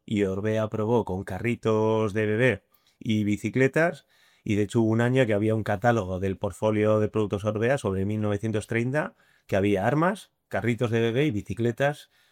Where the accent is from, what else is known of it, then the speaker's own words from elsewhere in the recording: Eibar, Basque Country, Spain; yo que soy de Eibar